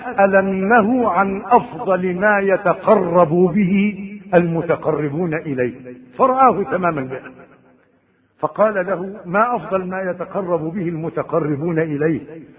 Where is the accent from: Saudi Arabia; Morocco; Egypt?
Egypt; عندنا في مصر المسيحيين تقول له صلى على النبي يقول لك اللهم صل عليه.